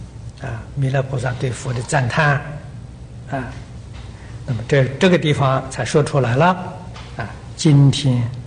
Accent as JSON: {"language": "Chinese", "country": "China", "said": "从前这个心里面的，我们中国人讲茅塞啊"}